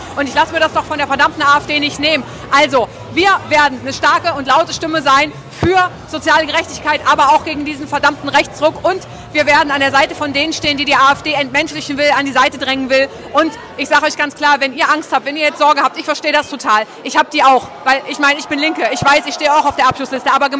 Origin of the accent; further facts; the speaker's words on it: Saxony-Anhalt, Germany; Ich komme aus Sachsen-Anhalt, ja, da sind wir mit einem anderen Frauenbild aufgewachsen.